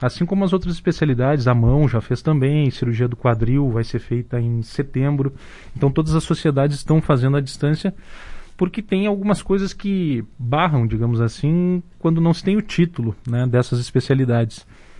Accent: Dom Pedrito, Rio Grande do Sul, Brazil; also born or lived in Passo Fundo; em Dom Pedrito, minha cidade natal, me mandaram para lá para pagar um ano de quartel

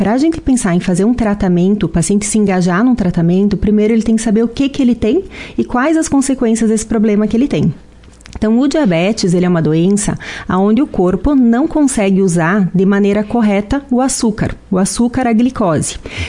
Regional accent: Marau, Rio Grande do Sul, Brazil; also born or lived in Caxias do Sul / Rio de Janeiro; Sim, sou nascida em Marau, criada em Marau, minha família mora aqui já há muitos anos e eu fiz minha faculdade em Caxias do Sul

